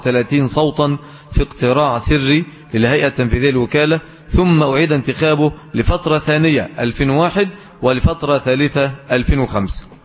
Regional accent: Egypt

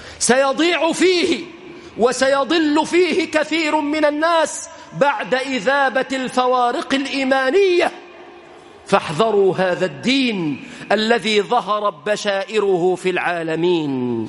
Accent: Egypt; نسأل الله أن يحفظ بلادنا مصر

